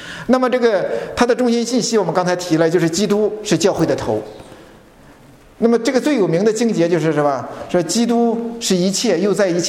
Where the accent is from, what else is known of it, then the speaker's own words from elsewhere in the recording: China; 那么是特别是我们中国人，可能我们也容易受到这样一个影响